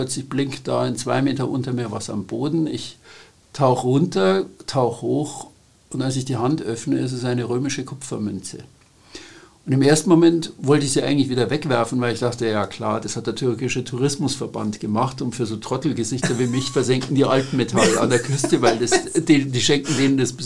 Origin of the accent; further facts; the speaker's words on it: Bavaria, Germany; born there; ich bin geboren in Bayern, in Südbayern